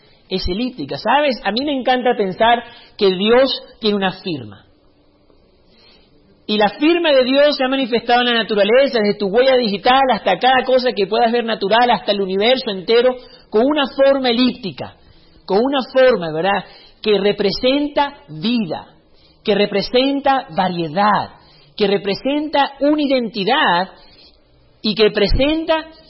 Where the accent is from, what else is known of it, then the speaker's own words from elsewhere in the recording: Venezuela; accent: no longer Venezuelan; also born or lived in Chile / Honduras; now in United States; Yo no sé qué soy, mi acento ya no es venezolano, viví 10 años en Chile, tengo 5 años en Estados Unidos, viví 2 años en Honduras, mi esposa es hondureña, mi hija es americana